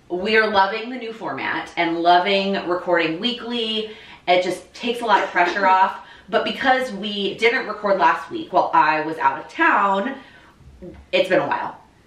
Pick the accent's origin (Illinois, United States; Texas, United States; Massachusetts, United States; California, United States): Texas, United States; I mean, we're originally from Texas and I like country music.